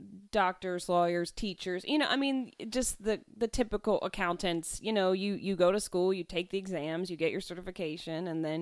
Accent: East Coast, United States; now in Sacramento, United States; I'm from the East Coast, so I thought that would land me in New York, Chicago, DC, Boston.

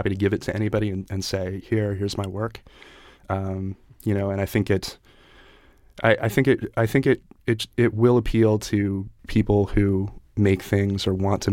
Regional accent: Pennsylvania, United States; In Chester County, Pennsylvania, like horse country.

